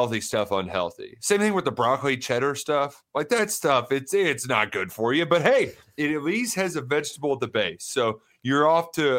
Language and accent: English; Kentucky, United States; like I'm this guy from Kentucky.